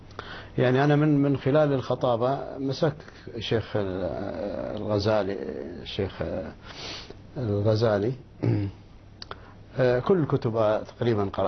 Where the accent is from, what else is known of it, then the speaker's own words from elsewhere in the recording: Cairo, Cairo Governorate, Egypt; وبعدين انتقل عندنا في مصر القديمة في مسجد عمر بن العاص